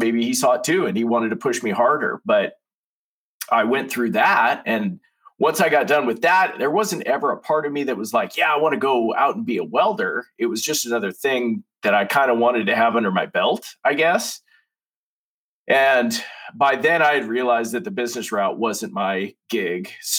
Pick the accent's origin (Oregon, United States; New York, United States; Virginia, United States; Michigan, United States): Oregon, United States; And then I was like, you know, I'm from Eastern Oregon. You know, this isn't really my scene.